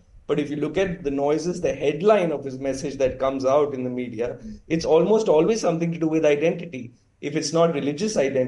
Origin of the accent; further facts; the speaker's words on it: Salem, Tamil Nadu, India; He's gone to Salem today, which is my hometown, and also my good friend Kesavan's hometown in a way.